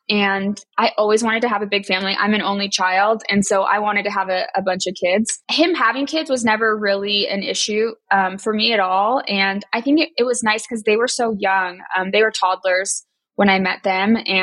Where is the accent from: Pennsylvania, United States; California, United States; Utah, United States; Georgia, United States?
Utah, United States; Salt Lake City; We're from Salt Lake City, have 4 kids, 2 he had from a previous marriage, and then we have 2 together.